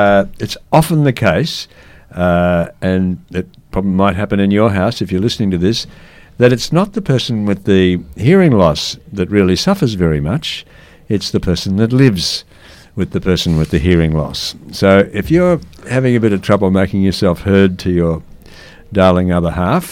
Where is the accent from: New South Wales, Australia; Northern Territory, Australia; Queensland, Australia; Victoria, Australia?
Queensland, Australia; because I grew up in Queensland